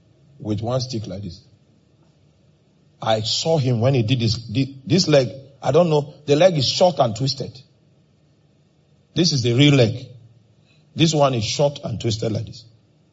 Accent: Makurdi, Benue, Nigeria; And I was born in Makodi. I grew up here, so I know this town back to back.

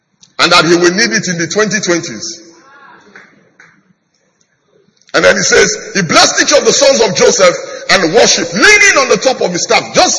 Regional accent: Ibadan, Oyo, Nigeria; I grew up in Ibadan, Pastor Kwaju grew up there as well. I went to medical school there.

